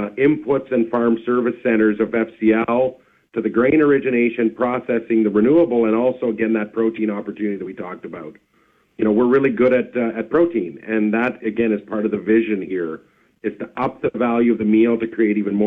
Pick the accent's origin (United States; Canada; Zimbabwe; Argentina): Canada; Davidson, Saskatchewan; to my hometown of Davidson and in the west central region